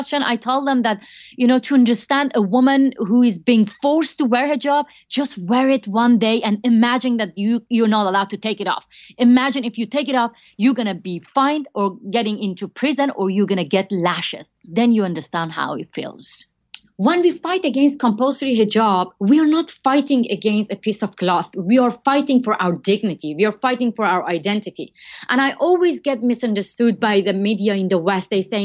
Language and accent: English; Iran; I grew up in a really traditional family. I had to wear headscarf even inside the family as well.